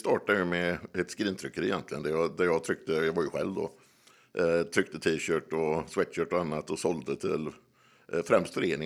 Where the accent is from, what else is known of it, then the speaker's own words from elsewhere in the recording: Västra Götaland County, Sweden; En dinglar där jag växte upp, ett litet samhälle i Bohuslän.